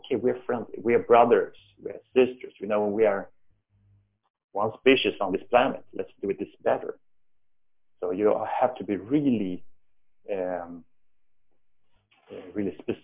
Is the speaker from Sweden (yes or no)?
yes; Sweden; because I was brought up in Sweden